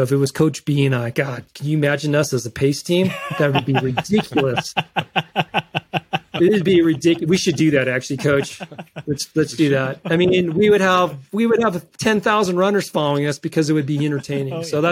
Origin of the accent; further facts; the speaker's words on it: San Jose, California, United States; But it is my hometown. I grew up in San Jose, South San Jose.